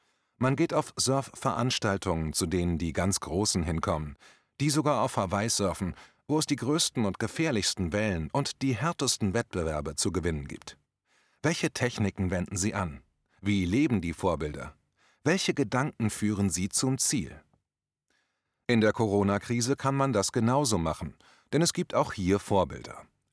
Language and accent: German; Northern Germany, Germany; an meine Jugend in Norddeutschland